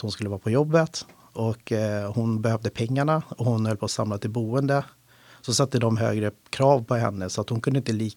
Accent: Chile; now in Sweden; Just Chile är ju det som jag kan relatera till eftersom jag är från Chile då.

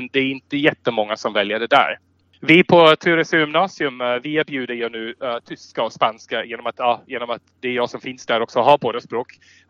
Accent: Austria; Swedish is a second language; Ja, alltså tyska är ju självklart eftersom jag är österrikare.

